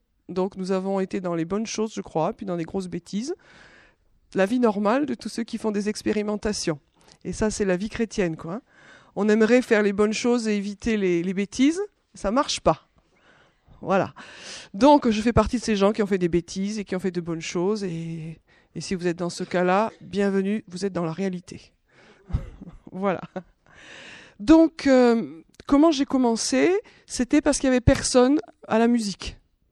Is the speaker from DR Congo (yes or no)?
no; France; Parce qu'en tant que Français, on a quand même quelque chose de spécial.